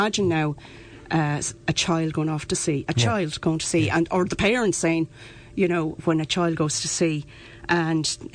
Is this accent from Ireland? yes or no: yes; New Ross, Leinster, Ireland; I'm a yellow belly, and I went to school there, and I was always, I was in the Sea Scouts